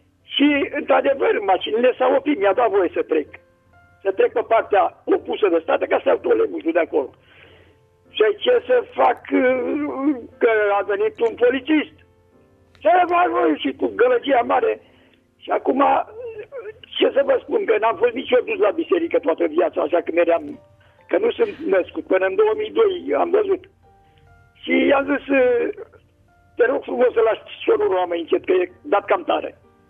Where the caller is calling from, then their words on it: Slatina, Olt County, Romania; din Slatina.